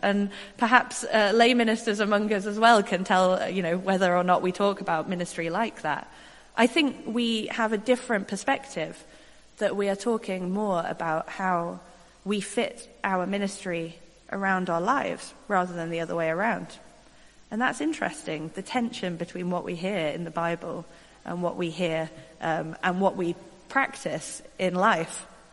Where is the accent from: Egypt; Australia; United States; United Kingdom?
United Kingdom; Stoke-on-Trent, West Midlands; now in London, United Kingdom; to go home to Stoke-on-Trent to visit my parents. I was like, oh, prophets are not without honor in my hometown. I'll just stay in London.